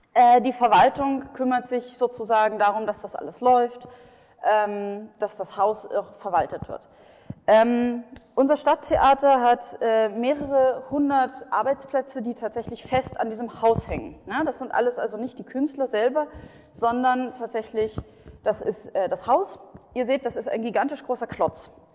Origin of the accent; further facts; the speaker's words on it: Bavaria, Germany; ich weiß nicht genau, wie es in Österreich ist, ich komme aus Bayern und da ist das so, Theater ist tatsächlich ein Medium, das sehr, sehr offline ist.